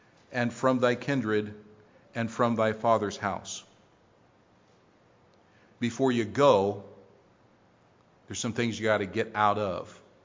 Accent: Canton, Ohio, United States; I worked back in my hometown in Canton, Ohio for about a 2-year period

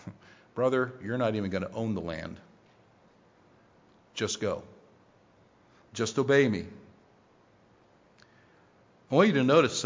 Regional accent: Canton, Ohio, United States; I worked back in my hometown in Canton, Ohio for about a 2-year period

